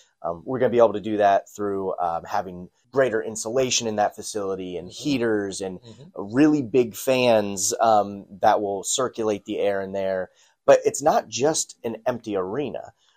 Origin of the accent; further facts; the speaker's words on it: Leesburg, United States; You know, I was born and raised here in Leesburg.